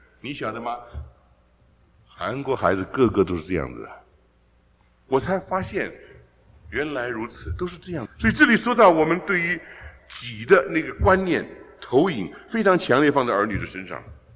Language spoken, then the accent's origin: Chinese; Taiwan; 我们小时候在台湾的时候